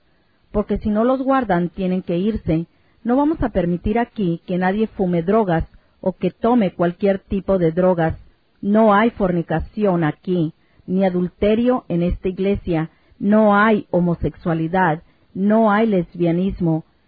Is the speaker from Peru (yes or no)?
no; New York, United States; also born or lived in Puerto Rico; Soy de Nueva York, pero nací en Puerto Rico.